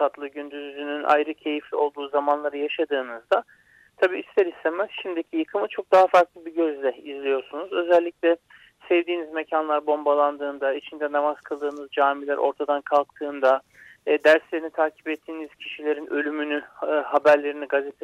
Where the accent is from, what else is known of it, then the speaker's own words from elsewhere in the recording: Anamur, Mersin, Turkey; born there; 1980 Mersin Anamur'da dünyaya geldim.